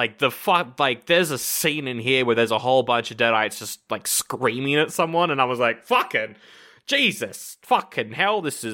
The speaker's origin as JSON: {"language": "English", "region": "Scotland", "country": "United Kingdom", "said": "I'm from Scotland."}